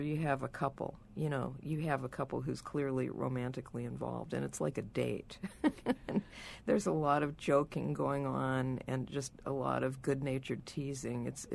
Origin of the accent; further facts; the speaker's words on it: Houston, Texas, United States; My mom was from Pittsburgh, but I was raised in Houston, so maybe there's a belt, you know.